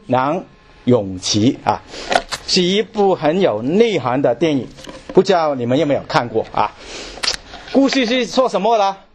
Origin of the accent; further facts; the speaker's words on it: China; 特别我们中国人是很说缘分的，是吗？啊，我们中国人很说缘分的